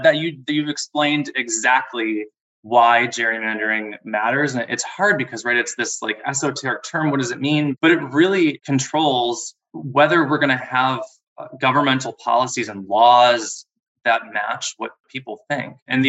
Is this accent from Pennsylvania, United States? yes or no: no; Wisconsin, United States; You know, Wisconsin is my home state is an example of this.